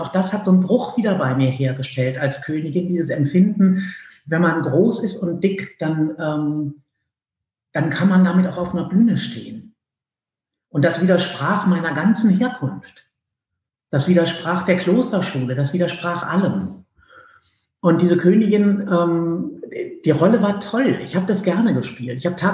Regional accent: Rhineland, Germany; born there; now in Berlin, Germany; Ich komme gebürtig aus dem Rheinland

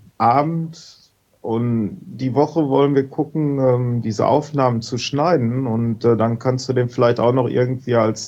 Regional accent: Letmathe, North Rhine-Westphalia, Germany; born there; also born or lived in Hagen; now in Witten, Germany; Ich bin geboren in Letmathe, habe Jahrzehnte in Hagen gewohnt und bin jetzt nach Witten gezogen und wohne hier seit einem Jahr.

